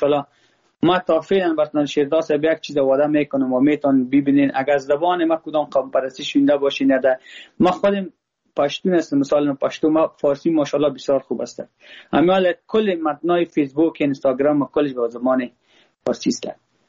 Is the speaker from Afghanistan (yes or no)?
yes; Afghanistan; ما خود ما افغان هستم. با ما هزاره ازبک پشتون کلش یک چشم هستن.